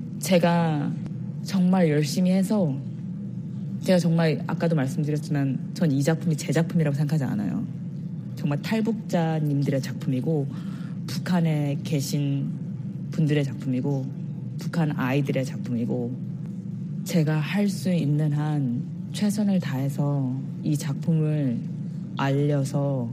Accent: South Korea; 내가 남한 사람인데 북한에서 이런 일이 있는 거를 전혀 몰랐다는 게 놀랍기도 하고

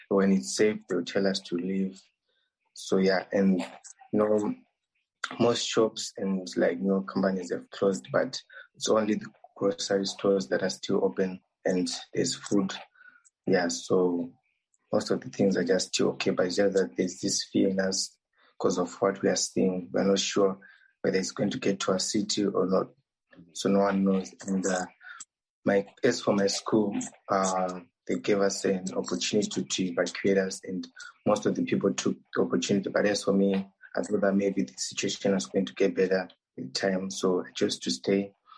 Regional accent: Zimbabwe; moved away as an adult; now in Khmelnytskyi, Ukraine; from Zimbabwe, and I'm in Ukraine, Chmielnytskyi, and I'm studying computer engineering, and I'm in my third year.

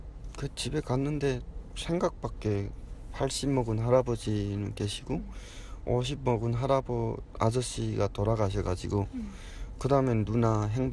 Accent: North Korea

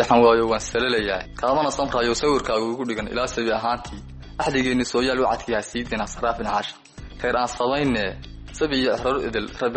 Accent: Caruur, Sool, Somalia; born there

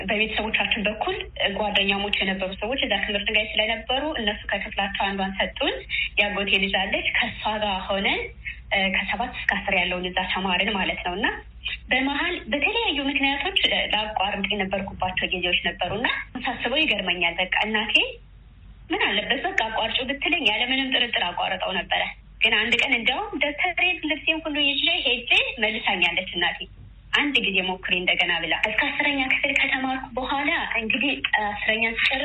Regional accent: Amhara, Ethiopia; ተወልጄ ያደኩት በገጠር አካባቢ ነው፣ ደቡብ ጎንደር ላይጋይንት ወረዳ ውስጥ ሆኖ ደስኳ ይባላል እኔ ያደኩበት ሰፈር ማለት ነው። እና ከልጅነቴ ያደኩት ጠንካራ ገበሬ ማህበረሰብ ውስጥ ነው።

